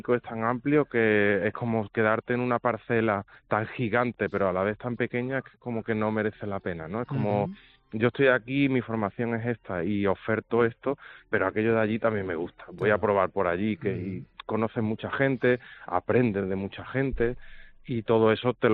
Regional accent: Málaga, Andalusia, Spain; No, yo precisamente soy de Málaga

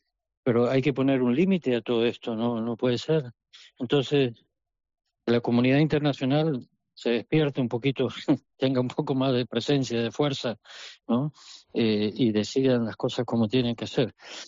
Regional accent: Argentina; now in Palestine; Yo soy de la Argentina

